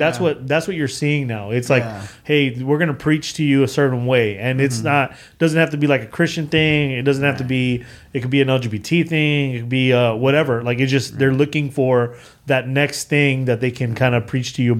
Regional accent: Houston, Texas, United States; we do stories about us growing up in Acres Home.

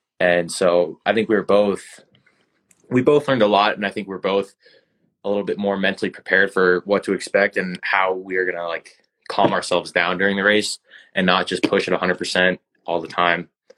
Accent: Colorado, United States; I'm just like, I'm some nobody from Colorado, you know, just getting into the sport.

